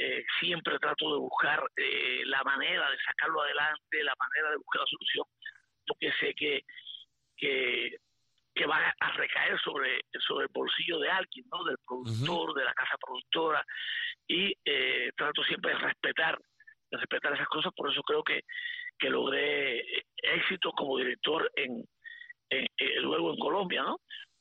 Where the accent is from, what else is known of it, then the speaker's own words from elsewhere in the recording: Camagüey, Cuba; moved away as an adult; also born or lived in Havana; Y luego de estar años ahí en mi pueblo haciendo teatro y escribiendo, pues en el año 1988 fui para La Habana para tratar de la televisión cubana. Ahí viví, dormí en casa de amistad, en casa de un tío, pero también en la funeraria